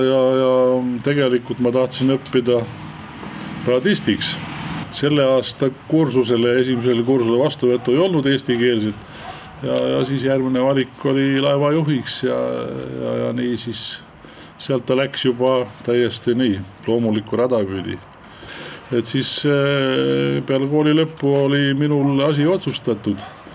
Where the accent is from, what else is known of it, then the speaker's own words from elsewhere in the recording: Kaavi, Saare County, Estonia; Mina olen tegelikult Sõrvest pärilt, täitsa Kaavi külast. Vanaema järgi siis oleks võinud öelda, et Pendi talust.